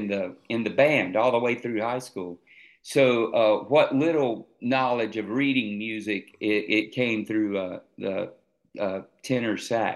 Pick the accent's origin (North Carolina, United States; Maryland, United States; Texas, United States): North Carolina, United States; Conover; so I moved from my hometown of Conover to Raleigh, North Carolina